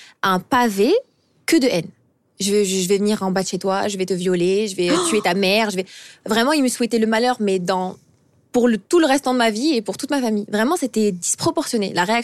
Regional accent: France; also born or lived in Algeria; tout simplement parce que je suis née en Algérie. J'ai une éducation algérienne. Mes parents sont tous les deux français, non pas du tout. Ils sont tous les deux algériens, pardon. Mais toute ma vie, je l'ai passée en France.

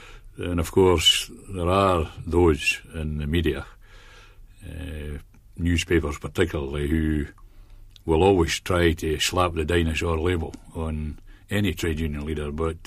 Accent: Scotland, United Kingdom; accent: Ayrshire; now in London, United Kingdom; I've been proud of my Ayrshire accent. It is an Ayrshire accent. I've lived in the London area now for 23 years, but I've defended it very well.

